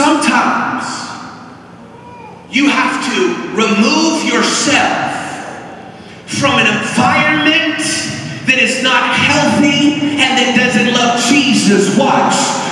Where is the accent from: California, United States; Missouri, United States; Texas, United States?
Texas, United States; We love country in my house. We're from Texas.